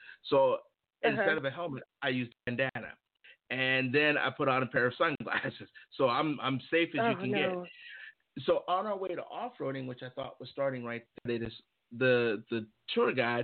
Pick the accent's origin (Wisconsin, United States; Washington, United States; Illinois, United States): Illinois, United States; Chicago; now in Arizona, United States; you know, we're all from Chicago, and one of our guys is from Detroit